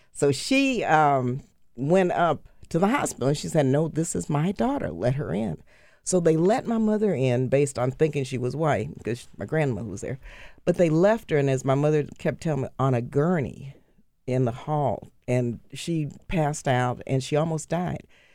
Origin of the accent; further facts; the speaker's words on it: El Paso, Texas, United States; She wanted us to stay in El Paso